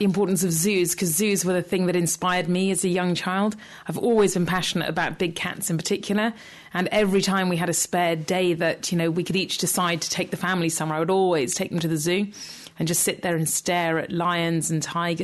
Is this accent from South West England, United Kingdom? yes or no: yes; South West England, United Kingdom; So I'm from Devon.